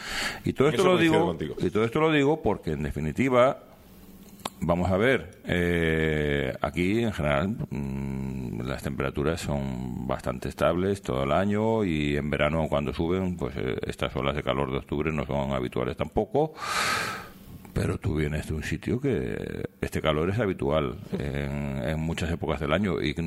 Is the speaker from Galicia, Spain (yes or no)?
no; León, Castile and León, Spain; De donde soy yo, de León, pues entonces por las mismas razones